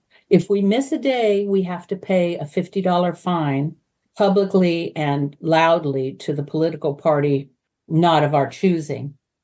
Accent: Santa Cruz, California, United States; You mentioned I grew up in Santa Cruz.

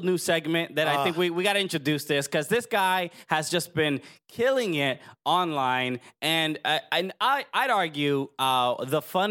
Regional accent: Uruguay; I'm from Uruguay.

